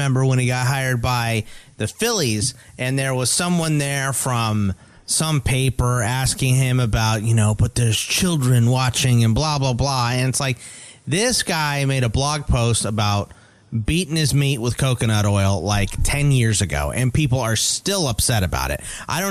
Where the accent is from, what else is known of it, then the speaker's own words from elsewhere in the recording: Houston, Texas, United States; Look, I'm from the Houston area, so I, you know, I don't root for the Astros, but I pull for them